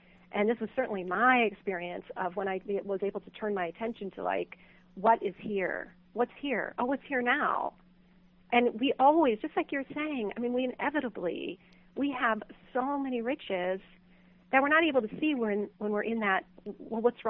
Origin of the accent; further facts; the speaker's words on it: California, United States; I know this is going to sound a little cuckoo, but I'm from California